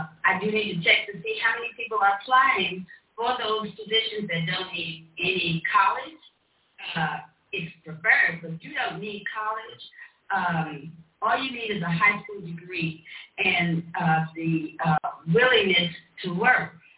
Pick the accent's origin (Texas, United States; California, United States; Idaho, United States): Texas, United States; Waco; One, I still live in East Waco, and I'm proud to live in East Waco. I grew up on Kellum Street, so not far from where Attorney Clark grew up on Preston Street.